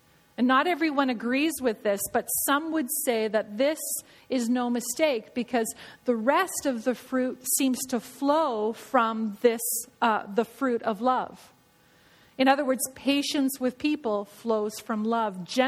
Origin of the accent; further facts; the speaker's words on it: British Columbia, Canada; moved away; I love the Okanagan. I grew up in the Okanagan, and even though I haven't lived there for 25 years